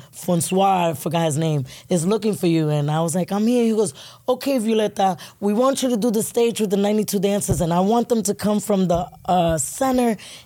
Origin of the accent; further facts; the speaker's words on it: New York, United States; I'm like, it's all right. I'm from New York. Don't worry.